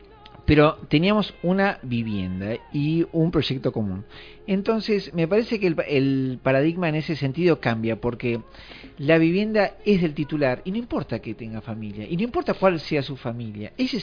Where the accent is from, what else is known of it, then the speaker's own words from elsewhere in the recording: Tandil, Buenos Aires Province, Argentina; Yo cuando me vine de Tandil vivía con mi primo Zoilo